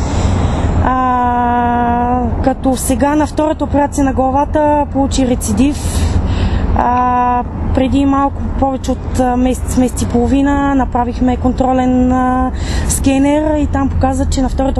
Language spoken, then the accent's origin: Bulgarian; Dupnitsa, Kyustendil Province, Bulgaria; От Дупница